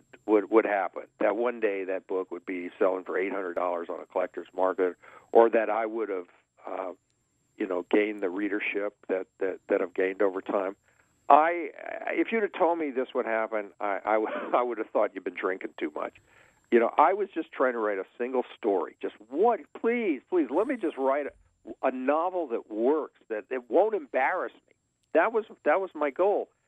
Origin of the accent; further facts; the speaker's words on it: Louisiana, United States; now in Los Angeles, United States; I was really young when I moved from Louisiana to Los Angeles.